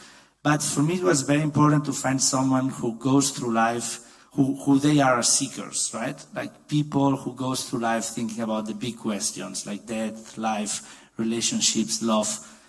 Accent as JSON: {"language": "English", "town": "Barcelona", "region": "Catalonia", "country": "Spain", "also_born_or_lived": "Brussels", "moved": "as an adult", "lives_now": "Dusseldorf, Germany", "said": "I am 34 years old. I am Catalan from Barcelona. And yeah, I actually came to Dusseldorf"}